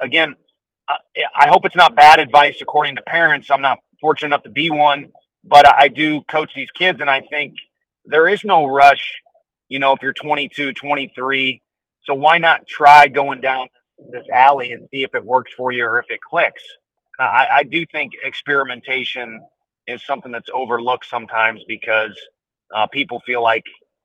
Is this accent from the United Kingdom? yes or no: no; St. Louis, Missouri, United States; I'm from St. Louis, and Whitey Herzog was about as big as you can get in that city.